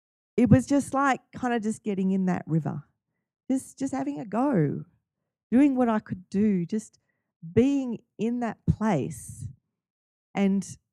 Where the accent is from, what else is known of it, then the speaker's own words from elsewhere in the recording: Australia; As an Australian, I think we're all supposed to be able to do freestyle.